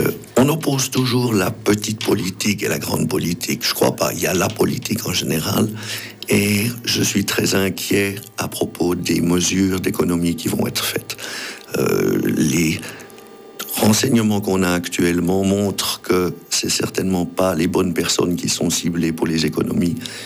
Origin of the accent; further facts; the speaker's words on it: Geneva, Switzerland; moved away; À l'origine, je viens de Genève. Je suis arrivé il y a 35 ans ici dans la région.